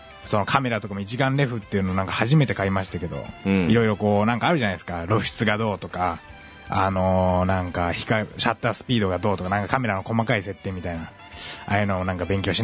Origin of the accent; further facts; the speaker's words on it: Yamaguchi, Japan; 僕も山口県ですけど